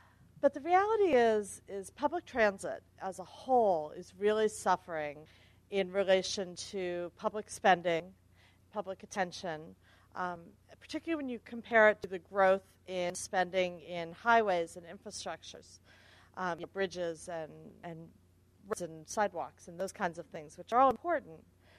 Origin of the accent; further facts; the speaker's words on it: Arlington, Virginia, United States; I was saying that I'm always happy to welcome people to my hometown, which is Arlington, Virginia. I grew up, was not born, but raised here.